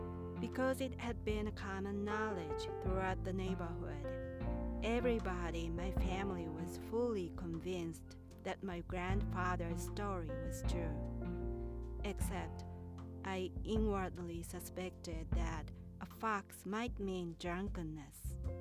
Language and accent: English; Kyoto, Japan; When I lived in my hometown as a child, my grandparents and my parents are busy as farmers. Everybody in my family worked as a farmer, as farmers. And I lived in a rural area of Kyoto, and my house stood in a small old hamlet.